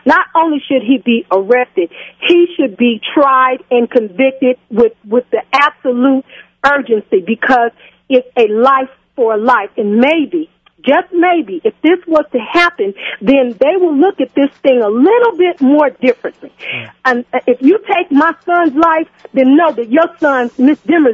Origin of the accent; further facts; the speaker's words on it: Oakland, California, United States; also born or lived in Arizona; I'm from the Bay Area, California, Oakland, and I had moved to Arizona for 2 years